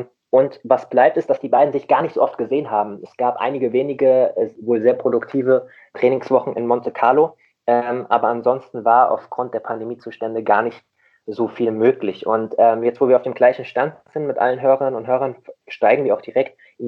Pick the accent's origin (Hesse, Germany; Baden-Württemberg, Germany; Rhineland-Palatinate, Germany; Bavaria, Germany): Hesse, Germany; Und ich bin auch kein Hamburger. Ich habe es mir nur so angewöhnt. Ich komme ja auch aus dem schönen Rhein-Main-Gebiet, aus dem Rheingau. Eigentlich müsste ich Gude sagen